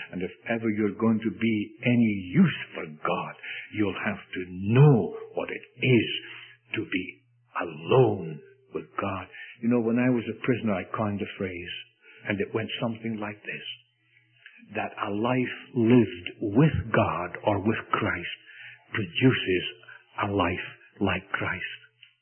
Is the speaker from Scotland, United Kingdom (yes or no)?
yes; Scotland, United Kingdom; And being a Scot, I don't like instant tea.